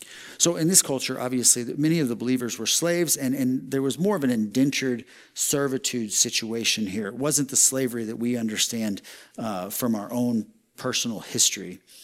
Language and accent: English; Texas, United States; I was here doing this as a Texan going, it's pretty cold in April in other parts of the country.